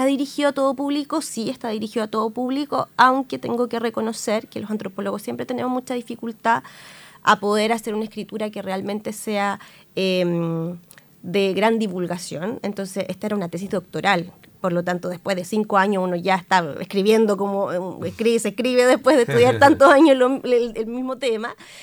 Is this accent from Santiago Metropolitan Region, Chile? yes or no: yes; Santiago, Santiago Metropolitan Region, Chile; siempre van a notar que tú eres una persona de afuera, yo soy una santiaguina